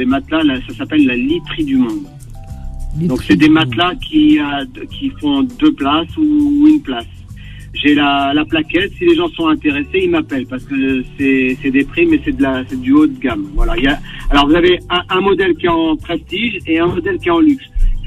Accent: Marne-la-Vallée, Île-de-France, France; Voilà, je suis de Marne-la-Vallée, côté Torcy, Lannion-sur-Marne.

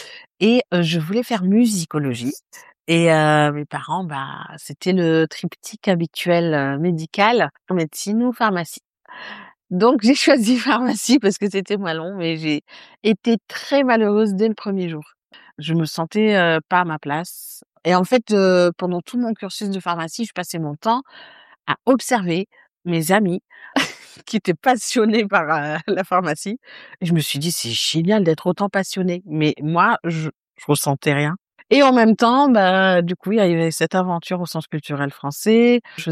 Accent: Oran, Oran Province, Algeria; moved away as an adult; now in France; Je suis comédienne algérienne, j'ai grandi à Oran. Je suis arrivée en France à l'âge de 26 ans, voilà, en 2009.

